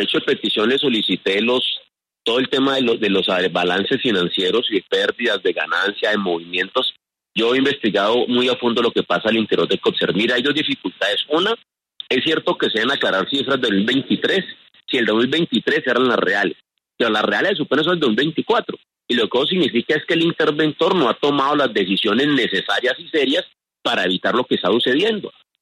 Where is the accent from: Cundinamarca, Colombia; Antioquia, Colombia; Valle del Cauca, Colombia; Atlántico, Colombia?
Valle del Cauca, Colombia; Cali; Yo soy de acá de Cali